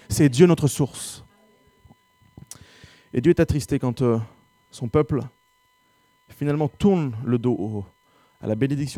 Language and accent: French; Dunkirk, Hauts-de-France, France; Je viens de Dunkerque, il y a une plage, si.